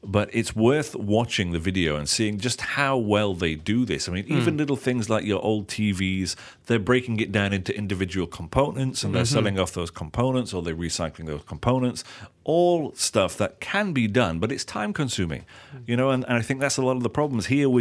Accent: United Kingdom; Okay, I can give you an example from the UK. In my hometown, we have the wheelie bins that you have outside the house now.

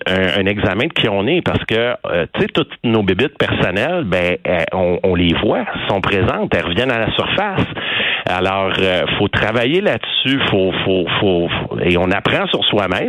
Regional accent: Montreal, Quebec, Canada; Regardez, je suis Montréalais, je suis né à Montréal, à Montréal, je travaille, puis je vis là.

